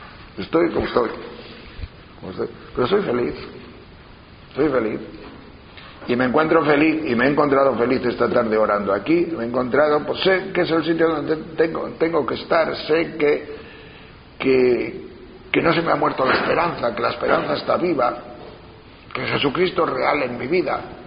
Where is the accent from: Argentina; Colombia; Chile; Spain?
Spain; Castile and León; Pero en algunos momentos me creo en mi tierra, porque yo soy de León, de las montañas de León, que son montañas grandonas igual que las de aquí.